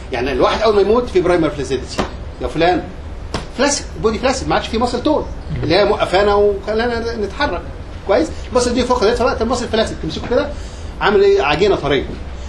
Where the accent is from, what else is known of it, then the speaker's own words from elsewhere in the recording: Egypt; في عندنا في مصر كوبري كده